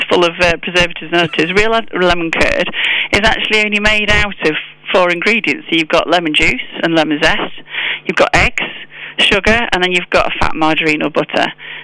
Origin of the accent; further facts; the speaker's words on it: United Kingdom; as British people, it's such a celebration that we shouldn't let what's happening at the moment overshadow it